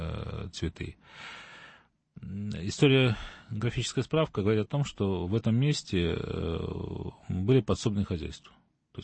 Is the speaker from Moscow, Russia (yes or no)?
no; Saint Petersburg, Russia; я могу сказать, как петербуржец